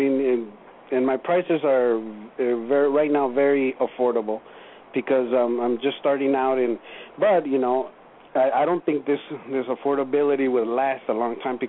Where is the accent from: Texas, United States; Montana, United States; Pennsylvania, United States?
Texas, United States; El Paso; now in Los Angeles, United States; I'm from El Paso, Texas, but I could never go back and live there anymore, because I visited one time in my 10 years that I've been here in L.A.